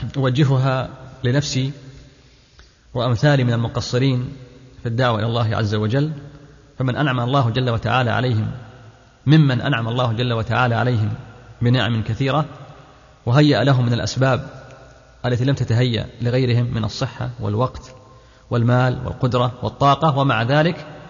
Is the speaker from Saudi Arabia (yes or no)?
yes; Khobar, Eastern Province, Saudi Arabia; من مواليد الخبر في ذي الحجة عام 1379 للهجرة. درست جميع المراحل التعليمية في الخبر الابتدائية والمتوسطة والثانوية